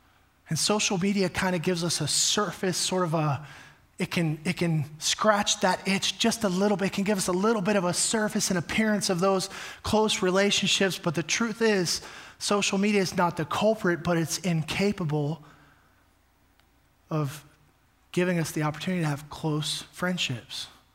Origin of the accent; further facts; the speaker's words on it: Texas, United States; I'm from Texas, all my family lives there.